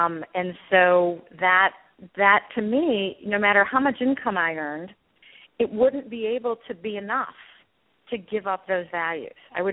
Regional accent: St. Louis, Missouri, United States; No, I actually started in a rural area. I'm from St. Louis, but I started in a more rural area when I started with the university

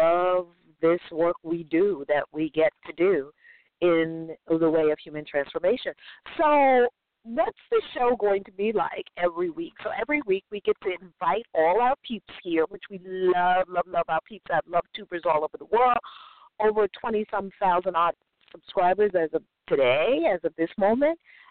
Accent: New York, United States; That's right. We are from New York.

